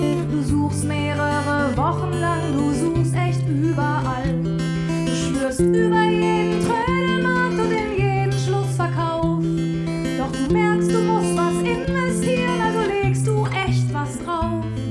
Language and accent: German; North Rhine-Westphalia, Germany; Ich weiß das, weil ich persönlich bin aufgewachsen in Ostwestfalen.